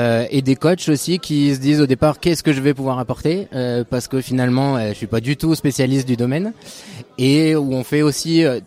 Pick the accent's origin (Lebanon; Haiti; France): France; Occitanie; il faut dire que je suis originaire de la Lozère